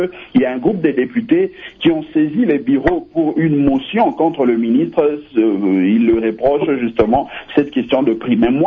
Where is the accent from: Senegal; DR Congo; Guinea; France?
DR Congo; chez nous en République démocratique du Congo